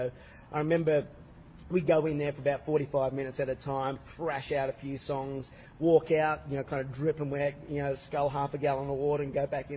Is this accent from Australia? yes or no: yes; Australia; Yeah, I've many, many fond memories of growing up in Australia, of course.